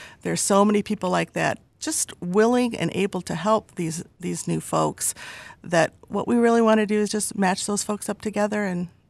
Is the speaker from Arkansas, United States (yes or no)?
no; Michigan, United States; also born or lived in New York City; I was actually born and raised in Shiawassee County. And as many folks do, when high school is finished, they wanted to get out as soon as possible.